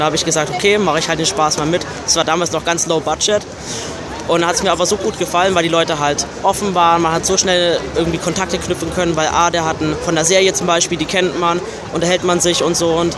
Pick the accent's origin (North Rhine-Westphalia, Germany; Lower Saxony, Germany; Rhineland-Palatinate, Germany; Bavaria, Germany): Bavaria, Germany; Nuremberg; Und ich komme aus Nürnberg, ich bin auch von weiter weg.